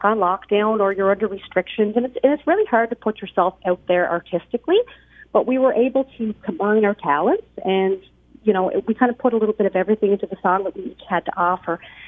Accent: Nova Scotia, Canada; Well, I'm from the East Coast on a little island called Cape Breton.

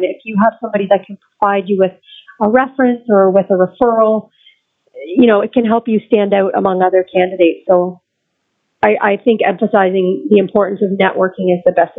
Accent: St. Thomas, Ontario, Canada; But I was born and raised here in St. Thomas, so I sort of always kept my eye on the hospital here for opportunities and communications.

